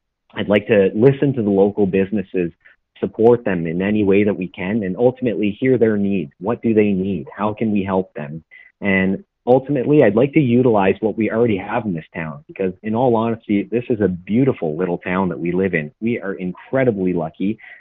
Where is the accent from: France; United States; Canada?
Canada; Gananoque, Ontario; I'm a local from Gananoque, so I feel very privileged and happy to be running and ultimately to be a voice for residents of Gananoque.